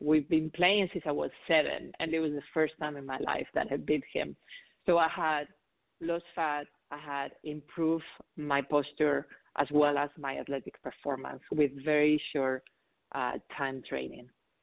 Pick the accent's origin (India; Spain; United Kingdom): Spain; English is a second language; because if you haven't noticed, I have an accent. So I'm originally from Spain, and that's where I studied nursing.